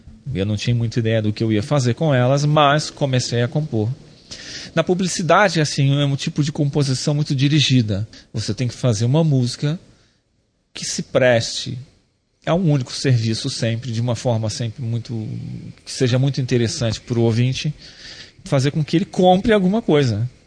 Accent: Rio de Janeiro, Brazil; born there; moved away; porque Minas é muito voltada para os mineiros e eu nasci no Rio de Janeiro.

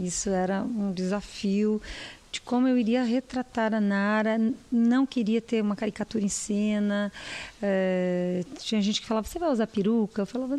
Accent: South Region, Brazil; now in São Paulo, Brazil; Eu sou do Sul, esse ano eu estou completando 20 anos em São Paulo.

